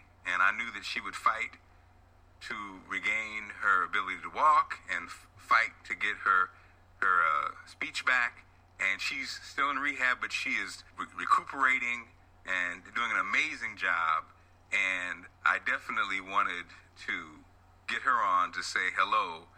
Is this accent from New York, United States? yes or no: no; Springfield, Illinois, United States; And again, I'm a small town, I'm from Springfield, Illinois.